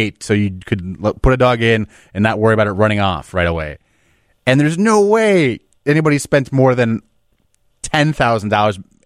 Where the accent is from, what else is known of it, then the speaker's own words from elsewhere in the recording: Palatine, Illinois, United States; I grew up in Palatine